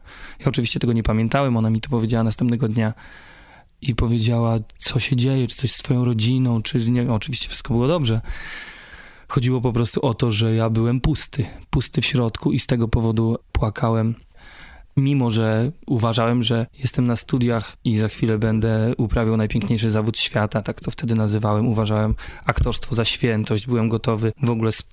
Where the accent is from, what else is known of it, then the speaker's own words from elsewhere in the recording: Braniewo, Warmian-Masurian Voivodeship, Poland; Ja jestem z małej miejscowości, to jest 17 tysięcy mieszkańców w Braniewie.